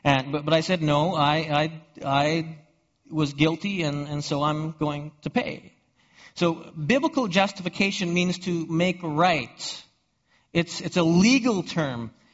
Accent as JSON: {"language": "English", "region": "Alberta", "country": "Canada", "said": "but I'm from Alberta. And in Alberta, that kind of turn is legal."}